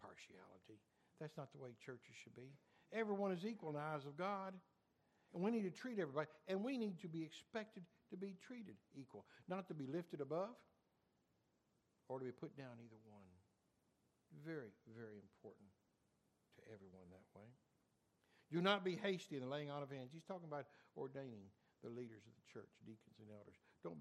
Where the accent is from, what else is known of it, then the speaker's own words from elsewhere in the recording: Kentucky, United States; But I'm from Eastern Kentucky.